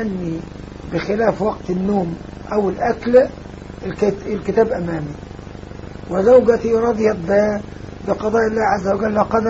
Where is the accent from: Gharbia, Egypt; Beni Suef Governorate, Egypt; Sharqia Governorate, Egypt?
Beni Suef Governorate, Egypt; also born or lived in Alexandria / Cairo; انتقلت من الإسكندرية بعد أن انتهيت، عدت مرة ثانية إلى محافظة بني سويف